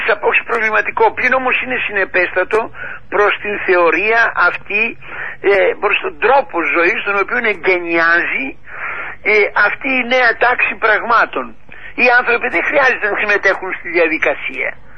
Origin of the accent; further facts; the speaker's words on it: Greece; να δουν τα παιδιά μου ότι είμαι Έλληνας εγώ, για να γίνουν και αυτά Ελληνόπουλα.